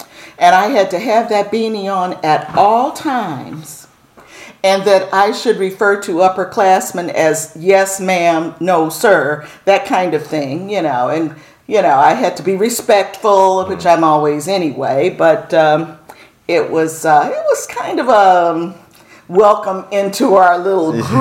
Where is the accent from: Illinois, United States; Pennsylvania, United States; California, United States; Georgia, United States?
Illinois, United States; Chicago; Oh, well, I'm from Chicago, mm-hmm. and born and raised here. I've traveled a lot. This is where I was born.